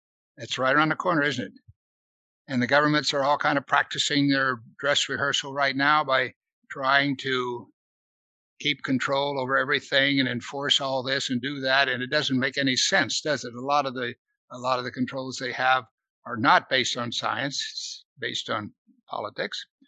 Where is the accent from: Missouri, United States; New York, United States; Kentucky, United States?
Missouri, United States; I grew up in Missouri. We had a lot of tornadoes.